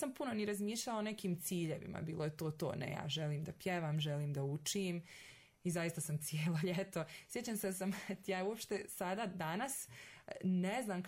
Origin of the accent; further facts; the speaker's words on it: Prnjavor, Republika Srpska, Bosnia & Herzegovina; Ja sam iz Prnjavora